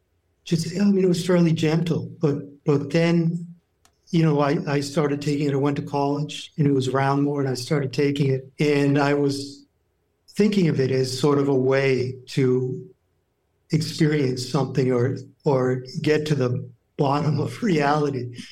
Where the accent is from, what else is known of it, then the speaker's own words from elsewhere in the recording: New Hampshire, United States; I grew up in New Hampshire, so pretty small town.